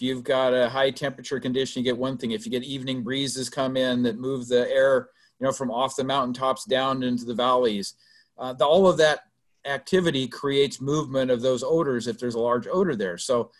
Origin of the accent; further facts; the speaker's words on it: California, United States; I grew up in Stanislaus County, and that was very much the type of situation with all the pesticides and sprays